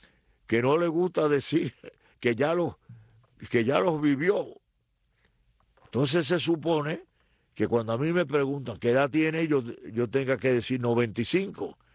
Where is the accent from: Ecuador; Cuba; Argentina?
Cuba; viví en Cuba, crecí en Cuba, lo hacía todo en Cuba.